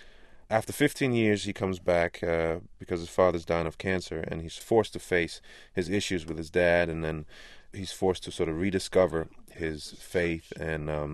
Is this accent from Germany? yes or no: yes; Germany; Very challenging part for me, because me growing up in Germany, I never knew gospel music.